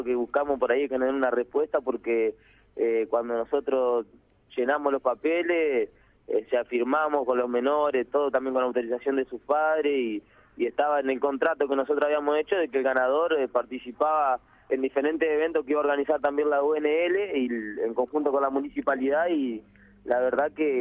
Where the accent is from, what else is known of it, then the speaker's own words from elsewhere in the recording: Santa Fe, Argentina; somos una banda de acá, de Santa Fe, quizá porque somos de Alto Verde o porque vivimos en un lugar donde las calles son de tierra